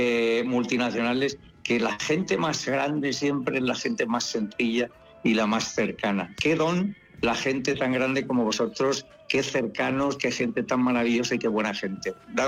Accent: Valencian Community, Spain; como valenciano soy el único valenciano que ha interpretado telenovelas a nivel internacional

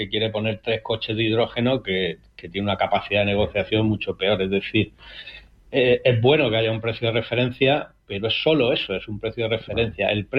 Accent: Andalusia, Spain; now in Madrid, Spain; yo que soy andaluz, residente en Madrid

